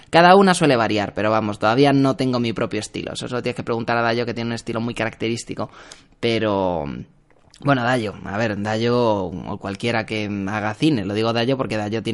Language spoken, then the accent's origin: Spanish; Community of Madrid, Spain; Igual que soy madrileño a pesar de que soy español y esa clase de cosas.